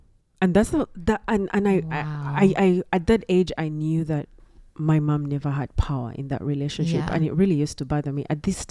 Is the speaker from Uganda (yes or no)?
yes; Uganda; I was raised in Uganda, but I'm just going to expand a little.